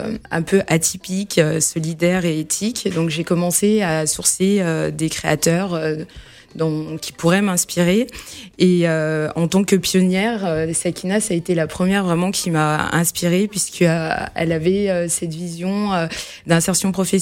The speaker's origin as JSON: {"language": "French", "town": "Saint-Étienne", "region": "Auvergne-Rhône-Alpes", "country": "France", "tie": "born there", "said": "à la Biennale du design de Saint-Étienne, qui est ma ville natale."}